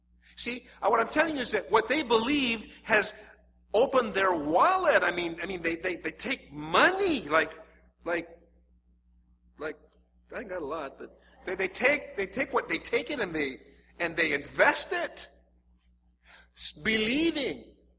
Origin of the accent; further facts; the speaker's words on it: Seattle, Washington, United States; Example, I'm from Seattle, Washington. And when I was when I was 16 years old, we had a rock and roll group of which I was a member.